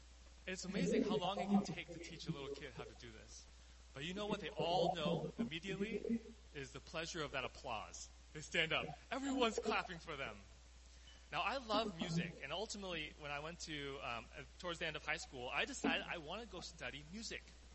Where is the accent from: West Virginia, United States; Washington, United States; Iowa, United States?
Washington, United States; Seattle; So I flew across the country. I grew up in Seattle. I flew to upstate New York, in the blizzard of Rochester, New York, in February